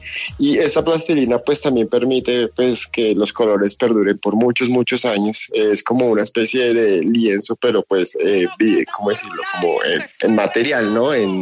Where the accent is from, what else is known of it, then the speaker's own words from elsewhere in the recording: Bogotá, Colombia; Yo soy bogotano, ¿no? Entonces, Bogotá, que siempre está en constante cambio